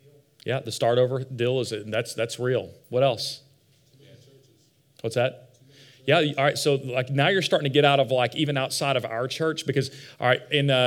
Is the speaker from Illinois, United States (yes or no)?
no; Fort Worth, Texas, United States; I'm not from there. I'm from Fort Worth, just right over here. And so that's where I grew up, but I went to Tech.